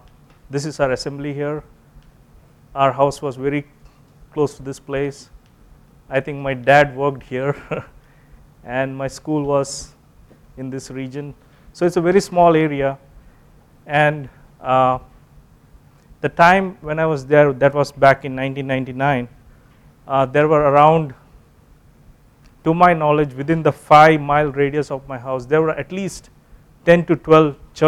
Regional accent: Kollam, Kerala, India; All our relatives, grandparents, everyone lives here. My wife is from the north, and we are from Kollam, which is south.

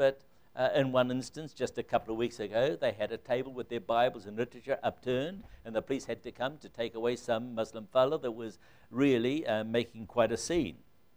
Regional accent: New Zealand; moved away as an adult; also born or lived in Colombia; You know, we come from New Zealand. And I remember when we left Colombia to go back to New Zealand

